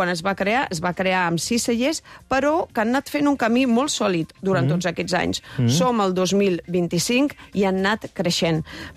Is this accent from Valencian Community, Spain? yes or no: no; Vilanova, Catalonia, Spain; que jo sóc de Vilanova